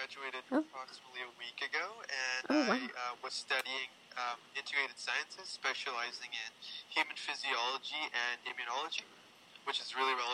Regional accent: Langley, British Columbia, Canada; also born or lived in Vancouver / Abbotsford; as I mentioned earlier. I'm from Langley, British Columbia, which is just approximately 40 to 50 minutes east of UBC, and from Vancouver. I've really been all over, just been in Vancouver, been in Abbotsford, been in Langley

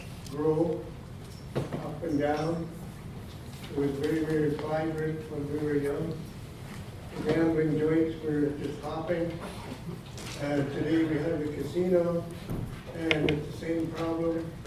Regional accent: British Columbia, Canada; also born or lived in Vancouver; I used to use my Musqueam name, and I come from the Musqueam First Nation. I also lived part of my life here in Chinatown.

